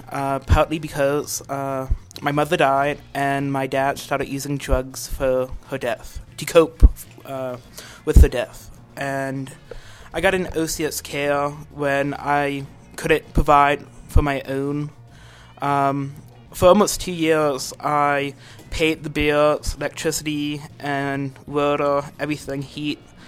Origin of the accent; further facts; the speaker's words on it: Fairbanks, Alaska, United States; I am 18 years old, and I'm from Fairbanks, Alaska.